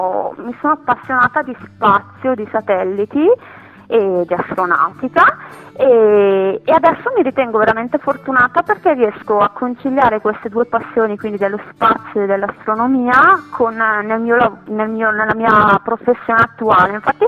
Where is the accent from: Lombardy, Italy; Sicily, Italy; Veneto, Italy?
Lombardy, Italy; Dellano; born there; sono nata a Dellano, un piccolo paesino sul lago di Como